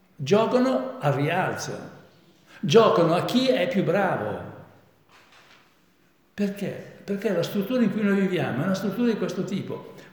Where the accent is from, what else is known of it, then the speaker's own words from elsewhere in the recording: Montanaro, Piedmont, Italy; Io sono di Montanaro, io sono della fede là, che so io, dei carismatici, io sono della fede.